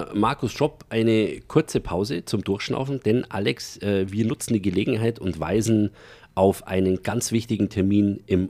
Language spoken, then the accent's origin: German; Bavaria, Germany; Und ich darf das als Bayer sagen